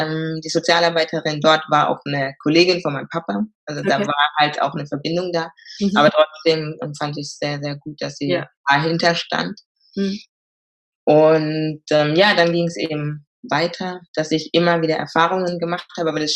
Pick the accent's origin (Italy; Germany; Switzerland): Germany; Karlsruhe, Baden-Württemberg; first language German; Bin daher gebürtige Karlsruherin und wie du es auch schon angesprochen hast, habe ich nichts mit Mehrsprachigkeit am Hut. Also meine Muttersprache ist Deutsch und ja, so ein bisschen Englisch von der Schule